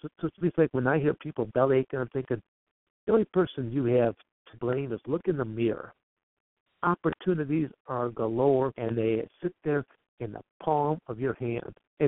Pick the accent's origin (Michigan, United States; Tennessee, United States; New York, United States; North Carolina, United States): Michigan, United States; Coldwater; So like I'm born and raised in Michigan